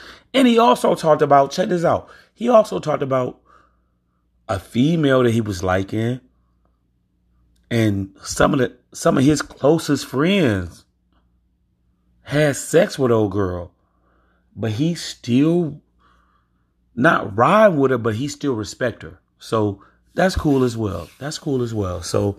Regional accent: Bastrop, Louisiana, United States; also born or lived in Elgin, United States / Chicago, United States; now in Rockford, United States; I'm in Rockford, Illinois. I'm from Bastrop, Louisiana. The home of the Hustlers, by the way.

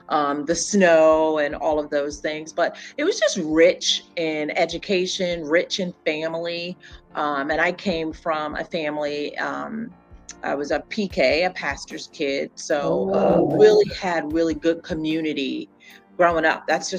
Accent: Akron, Ohio, United States; So for me, growing up in Akron was all about family on both sides for me

